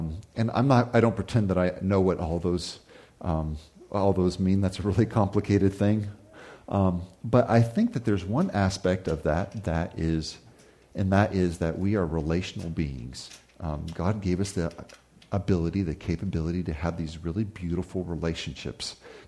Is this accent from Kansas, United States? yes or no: yes; Manhattan, Kansas, United States; we're kind of from Kansas. Susan grew up here. I'm from Manhattan.